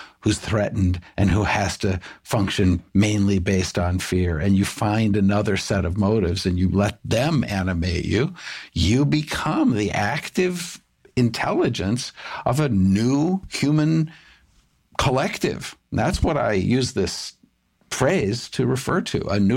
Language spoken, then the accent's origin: English; United States; I'm an American, and as an American, I need all the strength of America.